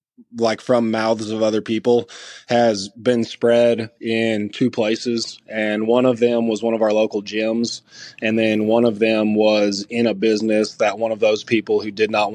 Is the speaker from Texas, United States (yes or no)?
yes; Texas, United States; I'm from Texas, born and raised here. I've been here my whole life. My father is originally Middle Eastern.